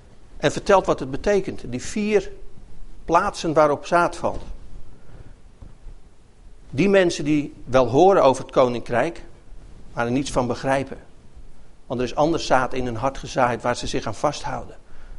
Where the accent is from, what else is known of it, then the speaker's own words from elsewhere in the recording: Netherlands; Maar ik ben wel Nederlander.